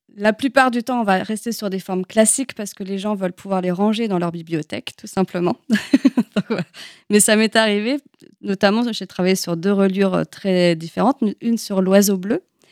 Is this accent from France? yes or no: yes; Pays de la Loire, France; je suis originaire de Mayenne, j'ai fait mes études à Nantes en histoire de l'art.